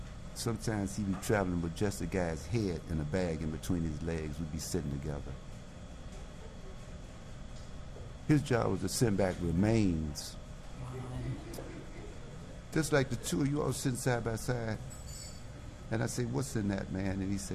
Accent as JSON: {"language": "English", "town": "Chicago", "region": "Illinois", "country": "United States", "said": "I'm from Chicago, man."}